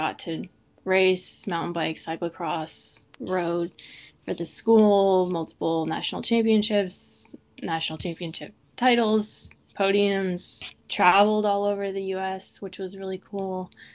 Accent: Nova Scotia, Canada; I grew up in Nova Scotia.

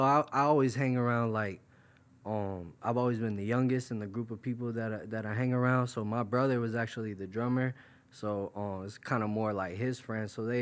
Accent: New York, United States; now in Florida, United States; I'm originally from New York. Right now I live in Florida. My parents, they got divorced when I was real young, so it kind of shifted me between the two states.

